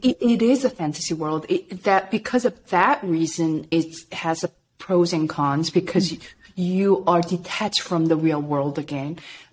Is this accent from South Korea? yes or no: yes; Busan, South Korea; But later I realized that staying in Busan, which is my hometown, it's not that exciting. I went to university from my home, my own home, you know, nothing exciting.